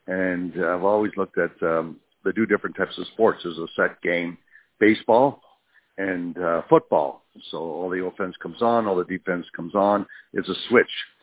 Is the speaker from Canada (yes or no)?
yes; Canada; even though I grew up in Canada